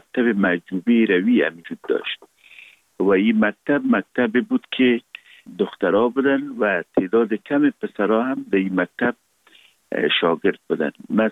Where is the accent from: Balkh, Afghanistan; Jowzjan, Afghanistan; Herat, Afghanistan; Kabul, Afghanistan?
Kabul, Afghanistan; در 100 سال اخیر تقریبا دمی حدود پدر کلان و پدر فقیدم در کابل زندگی کردن و من متولد کابل هستم. در فامیل روشنفکر و منور و کارمند دولتی به دنیا آمدیم.